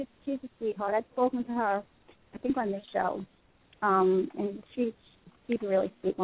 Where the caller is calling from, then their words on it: Long Island, New York, United States; I'm in New York on Long Island.